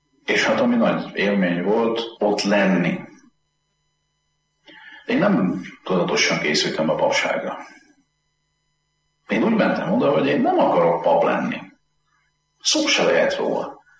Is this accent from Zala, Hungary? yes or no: yes; Zalaudvarnok, Zala, Hungary; also born or lived in Zalaszentgrót; Én rendes paraszti származású ember vagyok. Szülővárosom Zalaszengród, mert csak ott volt szülő otthon, de én Zalaudvarnokon nőttem föl, és azt a helyet tartom szülőfalunknak.